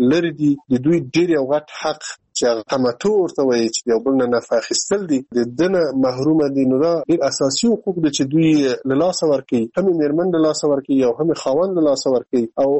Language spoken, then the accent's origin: Pashto; Afghanistan; زه چې په افغانستان کې یو وګړی یم، اوسېږم